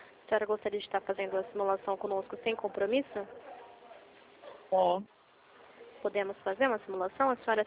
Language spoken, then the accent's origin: Portuguese; Limeira, São Paulo, Brazil; eu falo de São Paulo, do interior de São Paulo. Sou de Limeira, São Paulo.